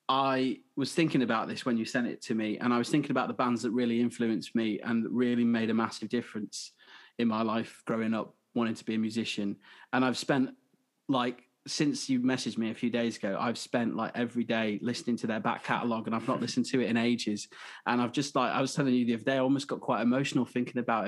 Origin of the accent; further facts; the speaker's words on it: West Midlands, United Kingdom; We're both from Shropshire in the West Midlands.